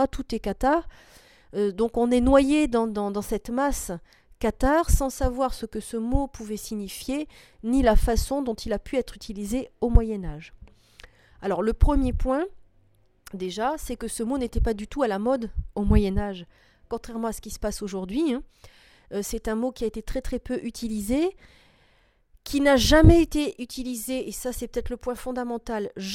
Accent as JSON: {"language": "French", "region": "Occitanie", "country": "France", "said": "ça se passe très mal dans certaines régions comme chez nous en Occitanie"}